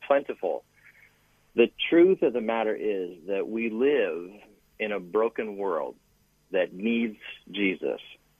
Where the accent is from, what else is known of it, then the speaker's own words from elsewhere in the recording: Arizona, United States; I grew up in Arizona, so there's lots of spring training going on there.